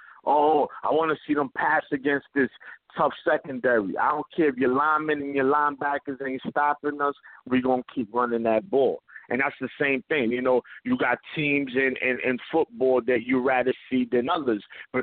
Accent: New York, United States; I'm a New Yorker. I live over here.

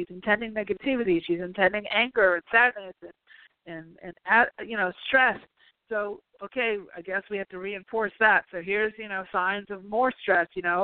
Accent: New York, United States; now in California, United States; being a New Yorker, we're a little bit cynical.

